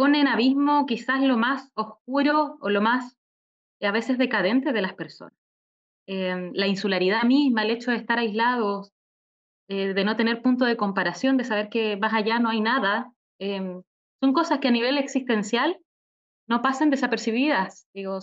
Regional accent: Magallanes, Chile; yo soy de Magallanes, entonces digamos que conozco bien ese crecer con un clima así de hostil

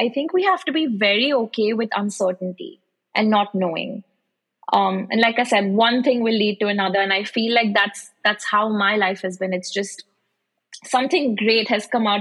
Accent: India; moved away as an adult; now in United States; I came from India, like I said, very clear about what I wanted

